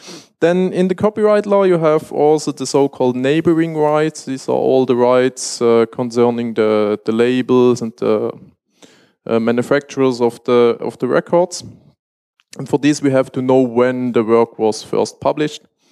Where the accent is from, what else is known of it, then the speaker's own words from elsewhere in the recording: Switzerland; And as I said, I'm from Switzerland